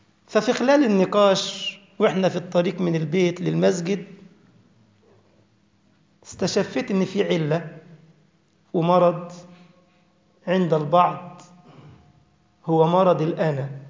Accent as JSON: {"language": "Arabic", "country": "Egypt", "moved": "as an adult", "lives_now": "Germany", "said": "وأنا جيت من مصر لا علم لي بأحوال الغرب"}